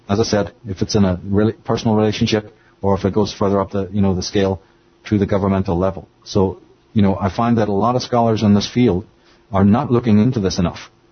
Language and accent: English; Northern Ireland, United Kingdom; I think what got started is probably growing up in Northern Ireland